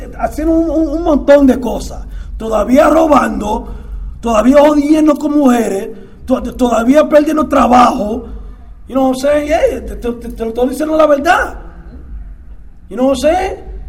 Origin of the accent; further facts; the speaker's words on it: Dominican Republic; es hispano como yo. Es puertorriqueño, soy dominicano